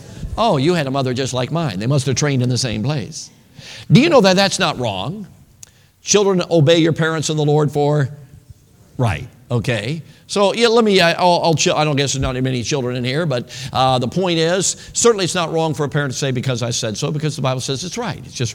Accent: Chicago, Illinois, United States; Now, I grew up in Chicago. I think I'm one of the few that got out without being mugged.

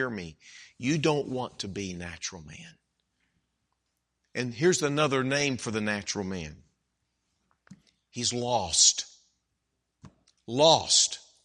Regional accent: Dallas, Texas, United States; I grew up in Dallas and in that area. And that's been home when I was a kid.

